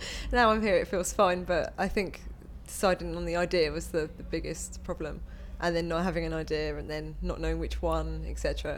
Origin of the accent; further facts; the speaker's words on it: Portsmouth, South East England, United Kingdom; My date of birth is 4th of June 1985 and I'm from Portsmouth on the South Coast.